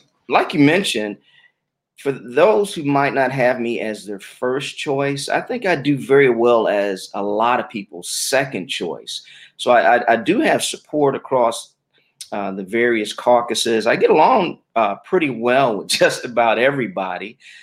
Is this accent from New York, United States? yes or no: no; Detroit, Michigan, United States; Well, I was born in Detroit, Michigan, native there, middle class background.